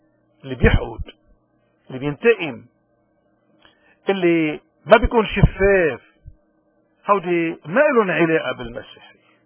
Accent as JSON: {"language": "Arabic", "country": "Lebanon", "said": "شو المعيار بتمثيلنا كلبنانيين لما بننتخب نواب؟ المعيار بتمثيلنا هو الدستور اللبناني"}